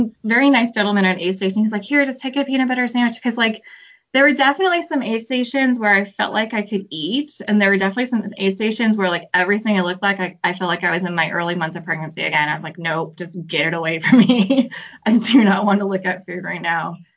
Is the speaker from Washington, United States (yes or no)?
yes; Washington, United States; I'm from Washington State, and my mom sends them to me every year